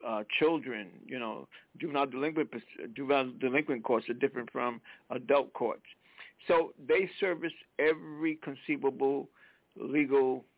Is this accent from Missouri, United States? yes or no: no; South Carolina, United States; now in Connecticut, United States; I'm from South Carolina, but I live in Connecticut